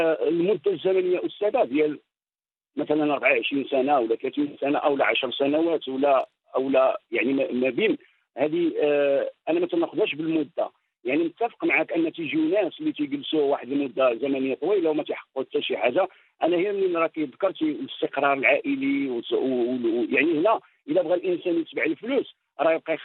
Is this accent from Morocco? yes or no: yes; Morocco; داكشي اللي تبارك الله تربينا عليه في المغرب